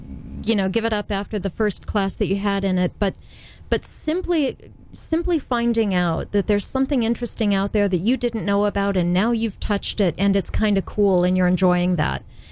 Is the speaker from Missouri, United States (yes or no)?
no; Indiana, United States; born or raised there